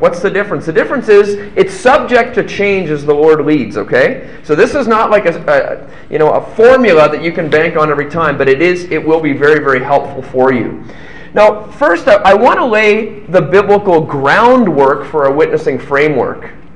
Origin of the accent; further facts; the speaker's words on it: London, Ontario, Canada; my hometown of London, Ontario.